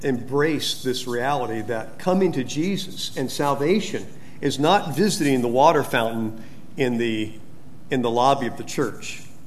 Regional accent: Fresno, California, United States; I didn't think of it as being real exciting when I was growing up in Fresno, California. It was kind of an agricultural area.

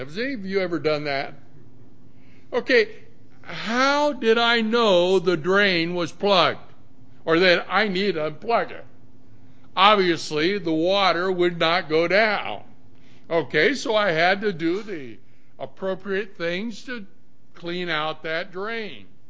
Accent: California, United States; We're from California. Our parents and brothers and sisters, they live out that way.

